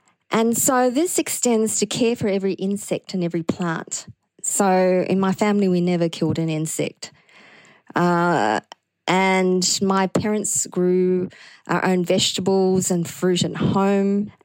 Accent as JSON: {"language": "English", "town": "Liverpool", "region": "New South Wales", "country": "Australia", "tie": "born or raised there", "said": "I grew up in Liverpool."}